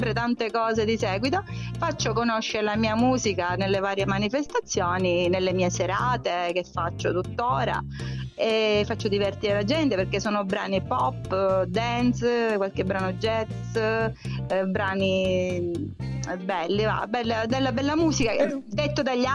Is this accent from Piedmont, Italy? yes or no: no; Catania, Sicily, Italy; now in Carlentini, Italy; Siciliana, sono una cantautrice siciliana, sono catanese, nata a Catania, parenti di Catania, genitori catanesi, però vivo a Carlentini, un paesino in provincia di Siracusa, cioè proprio a 20 minuti da Catania comunque.